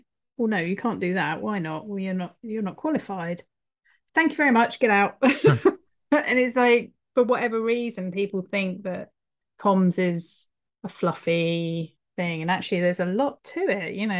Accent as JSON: {"language": "English", "country": "United Kingdom", "said": "Oh, as a British person, that makes me want to like"}